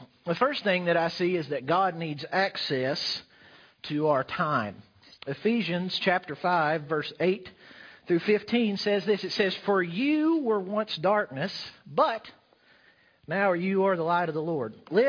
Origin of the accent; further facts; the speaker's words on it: the South, United States; I, as you probably have figured out, was born and raised in the South. I was born in the South. I will die in the South.